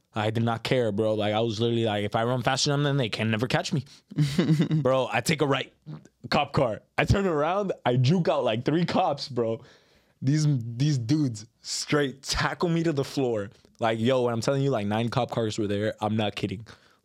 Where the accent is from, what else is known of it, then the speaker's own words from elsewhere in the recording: United States; And then I was telling him how I was raised in the United States